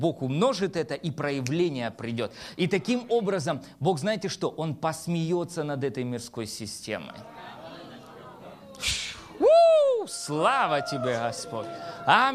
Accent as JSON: {"language": "Russian", "region": "Donetsk Oblast", "country": "Ukraine", "said": "я сам тоже из Донецкой области."}